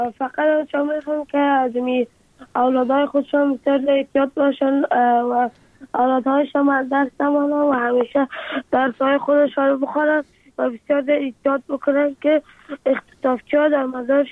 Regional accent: Afghanistan; آرزو دارم که بخیر کلام که شدم افغانستان و وطن خودم را بسازم.

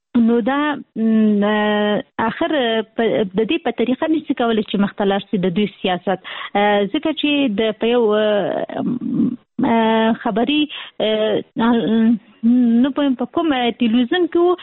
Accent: Kabul, Afghanistan; موږ اصلي د کابل یو

